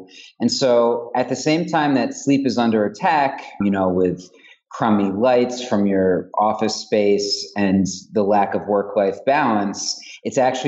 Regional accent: New York, United States; and you know, I'm a New Yorker, so it's especially palpable here.

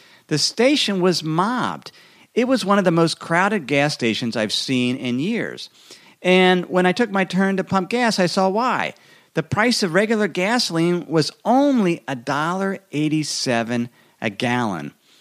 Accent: Idaho, United States; about 20 cents per gallon what I pay in my hometown in Idaho.

